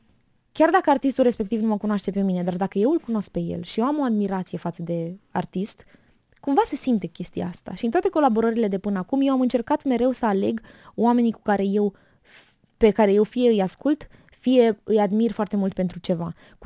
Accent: Romania; nu mai știau că sunt din România.

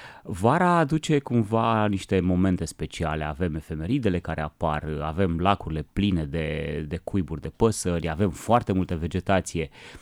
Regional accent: Brașov, Brașov County, Romania; știu că e o oră destul de târzie pentru mine ca brașovean, că noi avem gluma asta tot timpul, că noi ne culcăm o dată cu găinile

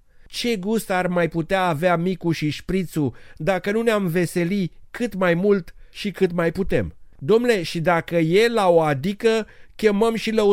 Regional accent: Romania; Până la urmă ne descurcăm, că de-aia suntem români, nu?

